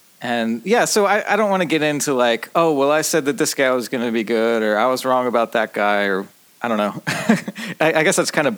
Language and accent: English; Cincinnati, Ohio, United States; I am from Cincinnati, and I don't really